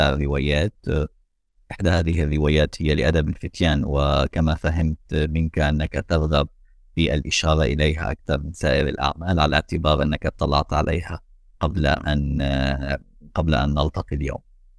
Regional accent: Lebanon; now in South Sudan; أولا أنا لبناني، ولكن أنت لا تحاورني من لبنان، أنت تحاورني من جنوب السودان هذه اللحظة.

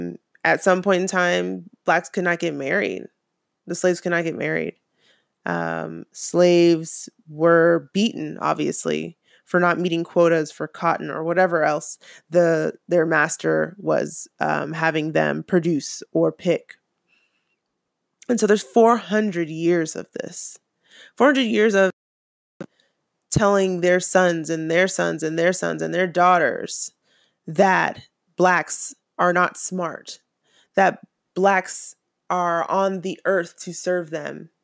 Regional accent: Virginia, United States; I'm from Virginia, so I know a lot of U.S. history.

